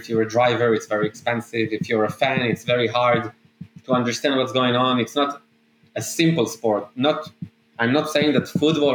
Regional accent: Israel; English is a second language; Growing up in Israel was not the best place to have this passion, because we don't have that industry locally.

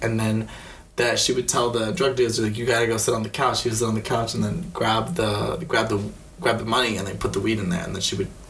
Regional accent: United States; I'm not Vietnamese, so I don't know if I can comment on your guys' community, but, I mean, I grew up in America

